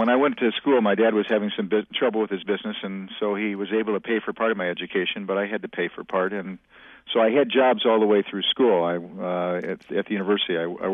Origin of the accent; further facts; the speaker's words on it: South Bend, Indiana, United States; born there; Well, I was born in South Bend, Indiana.